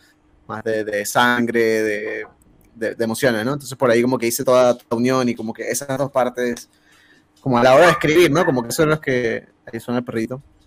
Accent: San Cristóbal, Táchira, Venezuela; moved away; De San Cristóbal.

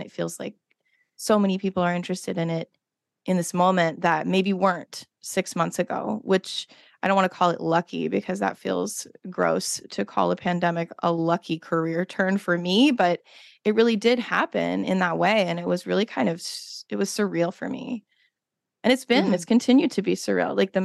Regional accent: Nebraska, United States; But I was raised in Nebraska, so there was a lot of toxic positivity going on around me.

